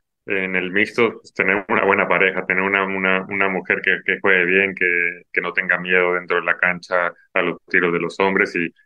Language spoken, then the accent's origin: Spanish; Mexico; somos mexicanos, hablamos español